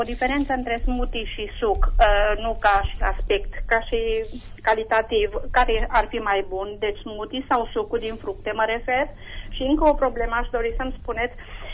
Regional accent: Târgu Mureș, Mureș County, Romania; sunt din Târgu Mureș.

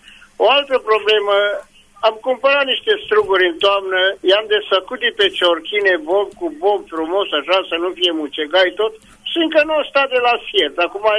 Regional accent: Reghin, Mureș County, Romania; sunt de la Reghin, am mai sunat la dumneavoastră

